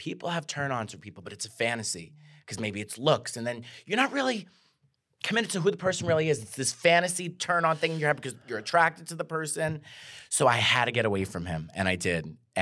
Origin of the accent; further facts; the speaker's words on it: Staten Island, New York, United States; I'm from Staten Island, New York.